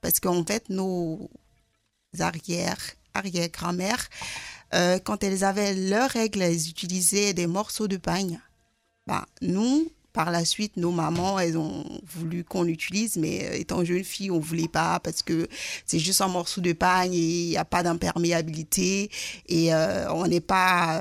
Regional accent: Côte d’Ivoire; c'est un mot dans ma langue locale en Côte d'Ivoire. Je suis originaire de la Côte d'Ivoire.

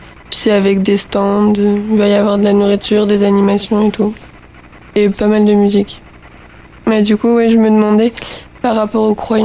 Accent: Brittany, France; j'ai 15 ans. Et je suis bretonne et je viens plutôt d'une famille catholique.

